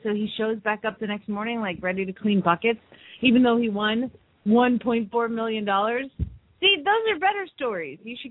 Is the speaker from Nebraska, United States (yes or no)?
no; Phoenix, Arizona, United States; from Phoenix, Arizona.